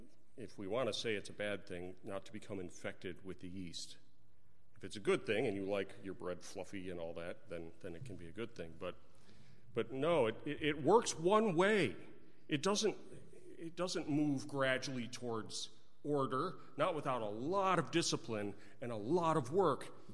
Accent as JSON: {"language": "English", "region": "Texas", "country": "United States", "tie": "born or raised there", "said": "when I was growing up in Texas, the back of the bus was where all the bad stuff happened."}